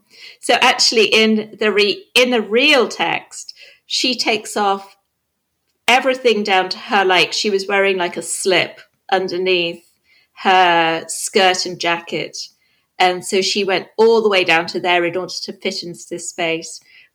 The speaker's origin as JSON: {"language": "English", "region": "London", "country": "United Kingdom", "tie": "born or raised there", "lives_now": "England, United Kingdom", "said": "When I was growing up I grew up in South London, like the border between South London and the countryside."}